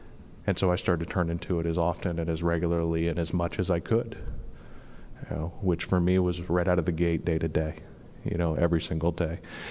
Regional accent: Rhode Island, United States; also born or lived in Massachusetts; And so I was born in Massachusetts, lived in Rhode Island when I was a kid

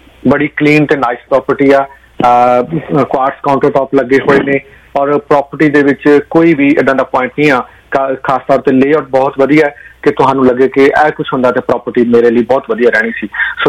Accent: Punjab, India; ਮੈਂ ਪੰਜਾਬ ਦੇ ਪਿੰਡਾਂ ਦਾ ਜੰਮਿਆ ਪਲਿਆ, ਬਾਡਰ ਏਰੀਏ 'ਚ ਮੇਰਾ ਪਿੰਡ ਹੈ

